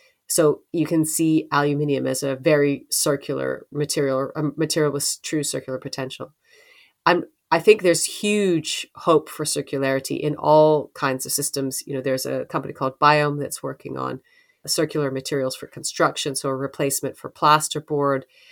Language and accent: English; Canada; We are all taught as children growing up in Canada that the hierarchy of waste, you should reduce first, reuse second, and recycle third.